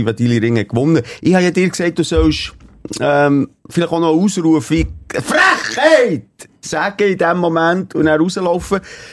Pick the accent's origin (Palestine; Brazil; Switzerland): Switzerland; Bern; wir sind Berner